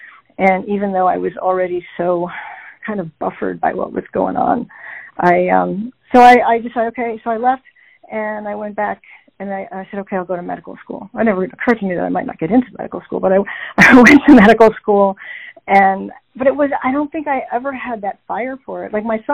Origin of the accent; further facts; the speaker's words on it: New York City, New York, United States; born there; So I live currently in Melville, which is just on the other side of the Suffolk border. I was born in the city.